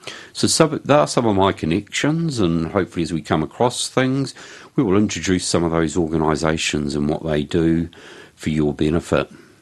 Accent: Christchurch, Canterbury, New Zealand; also born or lived in Wellington; now in Wairarapa, New Zealand; I was born originally in Wellington. Schooled down in Christchurch, studied at uni at Otago. Moved back to Wellington, to the Wellington region in the mid-1990s.

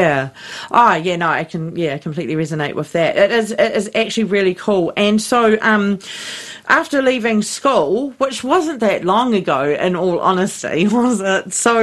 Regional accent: Masterton, Wellington, New Zealand; But growing up in Masterton, we were just talking about how much it's changed.

